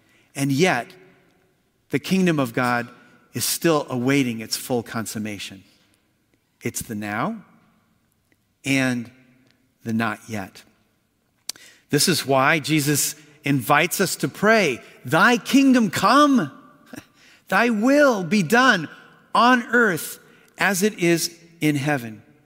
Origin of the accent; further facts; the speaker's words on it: Bryan, Ohio, United States; I was born in Bryan, Ohio, the home of the Etch-a-Sketch, home of the Ohio Art Company, maker of the Etch-a-Sketch.